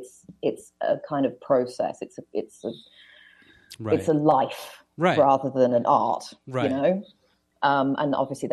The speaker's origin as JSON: {"language": "English", "country": "United Kingdom", "tie": "born or raised there", "said": "I grew up in Thatcher's Britain"}